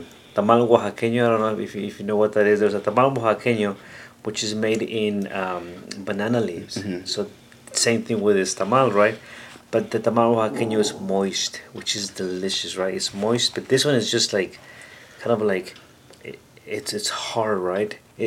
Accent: Hidalgo, Mexico; I am from Hidalgo, Mexico.

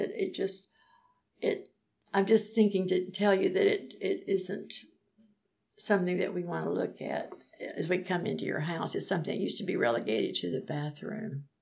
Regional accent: United States; now in United Kingdom; here I'm an American, and some Americans say, well, we don't have anything to do with that queen.

